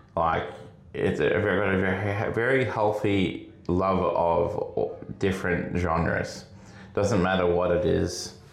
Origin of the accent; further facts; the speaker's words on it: Australia; And you being American, you know, and me being Australian, like, the way we've both been introduced to movies and what it's done to us is very different.